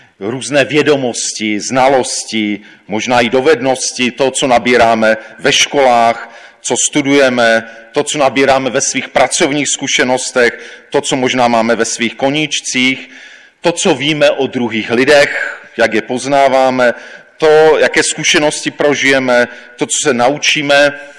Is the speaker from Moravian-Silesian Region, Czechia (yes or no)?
yes; Ostrava, Moravian-Silesian Region, Czechia; Pocházím z Ostravy, takže ze severovýchodního koutu naší republiky.